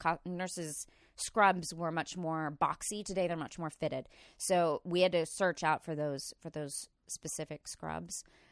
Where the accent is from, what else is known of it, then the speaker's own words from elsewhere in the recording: Texas, United States; I'm from East Texas, which is where this movie was originally set.